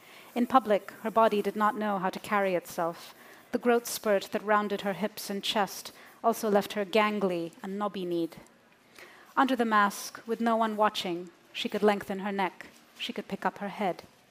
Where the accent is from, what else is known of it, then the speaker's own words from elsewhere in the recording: Bangalore, Karnataka, India; I grew up in Bangalore, India